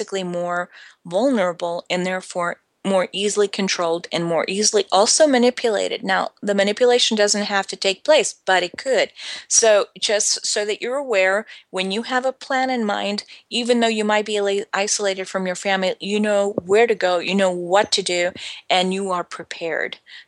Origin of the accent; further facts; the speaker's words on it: Spain; I've lived in Europe for 12 years. As a matter of fact, there were record storms in the last few years in my home country, which is Spain